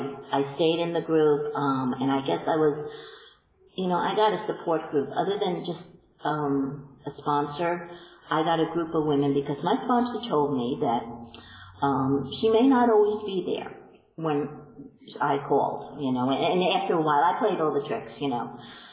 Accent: Long Island, New York, United States; obviously I'm from Long Island, and I joined the Green Lawn Village group in Huntington, Long Island.

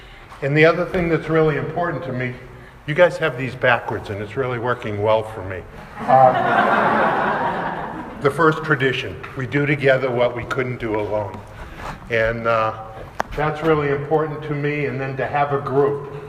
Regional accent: Hawaii, United States; now in Florida, United States; moved here to Florida. And, you know, my recollection is he and Bruce and the rest of the group, I was the guy from Hawaii, and they were afraid I was going to change the group.

